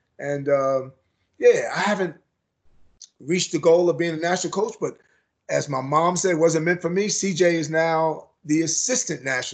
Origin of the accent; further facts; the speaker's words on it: Australia; now in United States; As an Australian, no one sort of says you really a fair dinky die Australian.